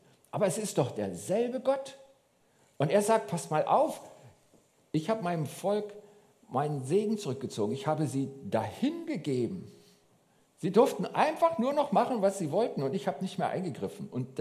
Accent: Berlin, Germany; born there; Also ich bin ja in Berlin geboren

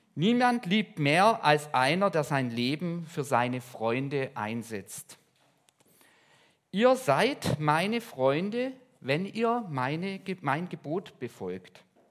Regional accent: Villingen-Schwenningen, Baden-Württemberg, Germany; Deutscher Nationalspieler, der kommt aus meiner Heimat, der ist in Villingen-Schwenningen geboren

